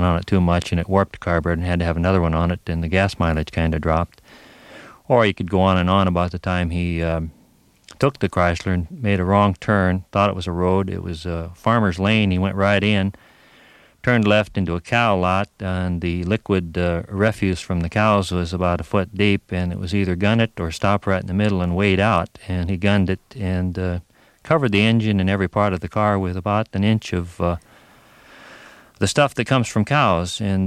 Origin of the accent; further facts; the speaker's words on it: Des Moines, Iowa, United States; born there; also born or lived in Minnesota; They want to know where you're born, and I've lived in Minnesota 17 years, but I was born in Des Moines, Iowa.